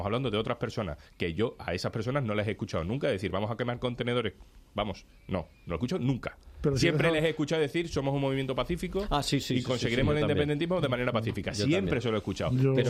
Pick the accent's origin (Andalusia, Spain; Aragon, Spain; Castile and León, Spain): Andalusia, Spain; Seville; Yo todo esto soy de Sevilla y antiindependentista